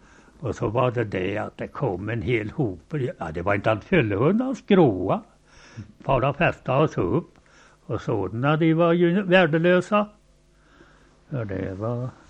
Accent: Önnarp, Skåne, Sweden; då talade jag om var jag var ifrån och att jag är ifrån Önnarp

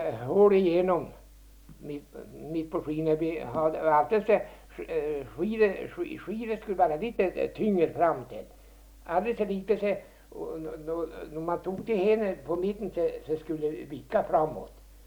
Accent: Vimmerby, Kalmar County, Sweden; born there; Jag är född på backen i Vimmerby.

